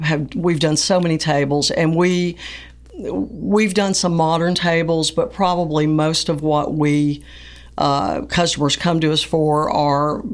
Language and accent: English; Pulaski, Tennessee, United States; now in Nashville, United States; I grew up in Pulaski, graduated a long time ago, and moved to Nashville, went to Belmont for a while